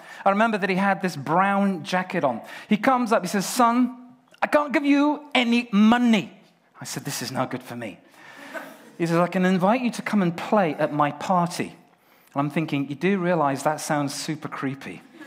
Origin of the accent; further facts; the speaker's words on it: York, Yorkshire and the Humber, United Kingdom; I was brought up in York, and I was a choir boy in York Minster Cathedral.